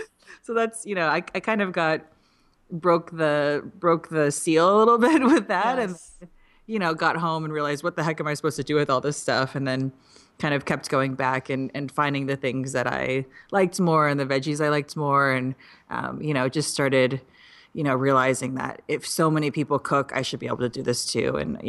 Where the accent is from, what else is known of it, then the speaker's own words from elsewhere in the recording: Midwest, United States; I think I'm like you, I'm from the Midwest